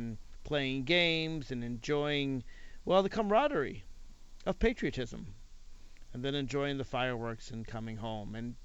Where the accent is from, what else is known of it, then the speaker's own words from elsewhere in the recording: Virginia, United States; For those of you in my home state of Virginia, don't worry.